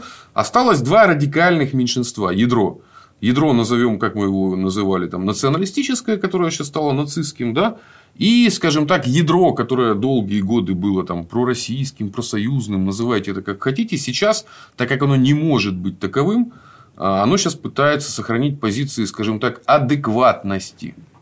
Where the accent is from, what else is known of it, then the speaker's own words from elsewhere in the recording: Ukraine; first language ru; Я русскоязычный украинец. Да что там? Я просто такой самый что ни на есть русский Украины.